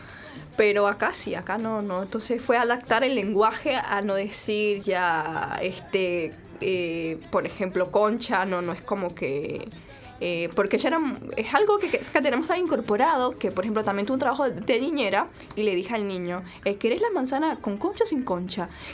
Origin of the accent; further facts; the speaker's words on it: Cumaná, Sucre, Venezuela; moved away; Yo vengo de Cumaná, una ciudad muy caliente, de mucho calor.